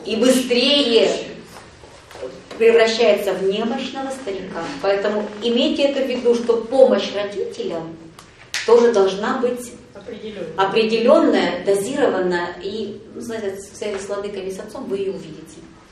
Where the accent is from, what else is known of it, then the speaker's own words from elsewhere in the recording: Novosibirsk, Novosibirsk Oblast, Russia; я из Новосибирска, я 4 раза в год только туда приезжаю.